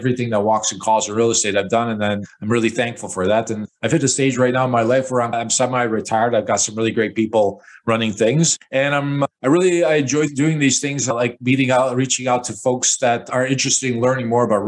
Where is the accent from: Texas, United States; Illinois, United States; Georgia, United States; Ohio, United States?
Illinois, United States; Chicago; Mike, I was born and raised in Chicago. I'm a product of the 60s, and I was living with my immigrant parents and a younger brother in a one-bedroom apartment on the north side of Chicago.